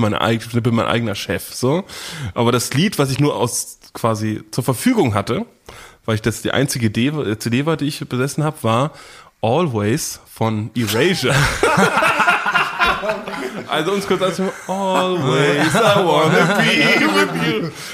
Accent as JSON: {"language": "German", "region": "Northern Germany", "country": "Germany", "said": "ich bin ja aus der Kleinstadt aus Norddeutschland"}